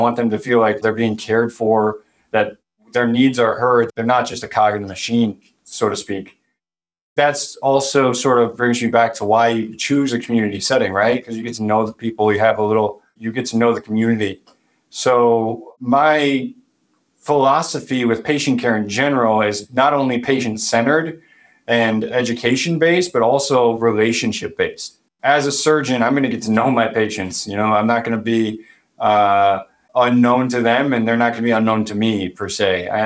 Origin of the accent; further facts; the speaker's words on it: Menomonee Falls, Wisconsin, United States; I was born and raised just outside of Milwaukee in Menominee Falls. So hopefully some people in Stoughton are familiar with the area.